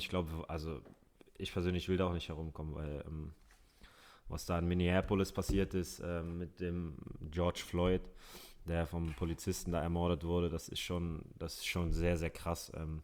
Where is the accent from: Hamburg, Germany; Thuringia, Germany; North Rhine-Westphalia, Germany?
Hamburg, Germany; ich bin in Hamburg geboren, in Barmbek aufgewachsen. Das ist ein Stadtteil, der ist sehr Multikulti, und ich bin so aufgewachsen